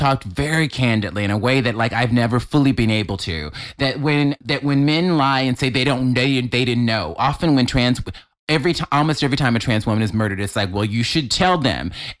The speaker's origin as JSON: {"language": "English", "town": "Mobile", "region": "Alabama", "country": "United States", "said": "I'm from Mobile, Alabama."}